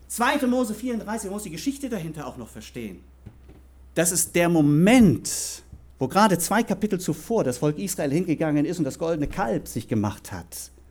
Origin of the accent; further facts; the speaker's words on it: Germany; weil für mich als Deutscher, da war dann die schöne Theke